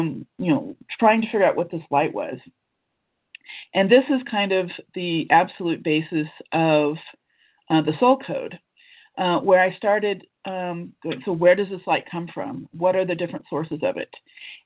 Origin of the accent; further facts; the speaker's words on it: United States; moved away as an adult; now in Germany; I'm an American, but I live in Germany, and I've lived here since 1996.